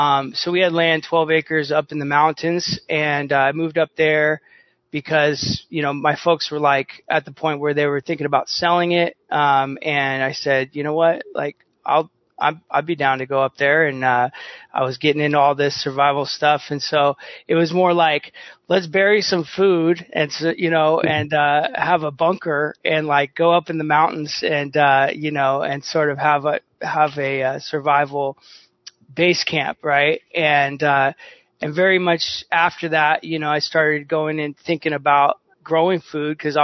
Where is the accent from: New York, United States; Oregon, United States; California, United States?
California, United States; when I grew up in the Bay Area, I was like totally disconnected to, where our food comes from